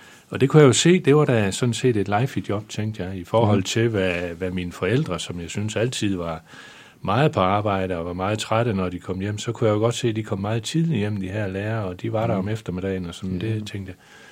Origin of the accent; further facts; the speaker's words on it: Kolding, Region of Southern Denmark, Denmark; also born or lived in Copenhagen; jeg stammer fra København. Okay. Jeg voksede op i Kolding, og det meste af min tid i en dengang lille landsby, nu er det en stor forstad til Kolding, der hedder Brandrup Dam